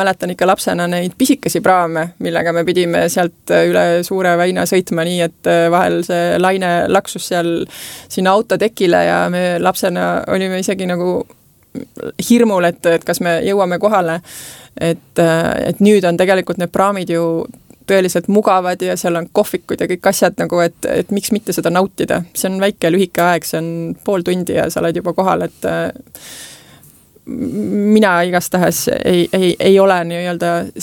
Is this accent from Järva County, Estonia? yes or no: no; Saare County, Estonia; ma tegelikult olengi sünnilt saarlane, on minu jaoks alati olnud selline, ma nii armastan seda, et ma olen saarlane, et ma ei ole lihtsalt eestlane.